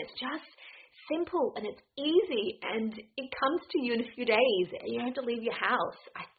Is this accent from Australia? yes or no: yes; Australia; now in Edinburgh, United Kingdom; I am Australian and I live in Edinburgh.